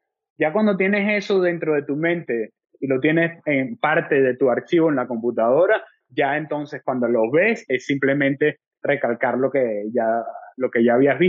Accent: Venezuela; porque al final de cuentas soy venezolano y lo llevo en la sangre. Y Venezuela siempre será mi país.

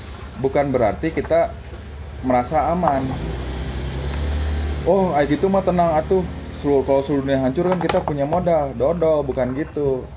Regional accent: Papua, Indonesia; Saya tuh kan lahir di Papua. Bukan lahir, besar di Papua.

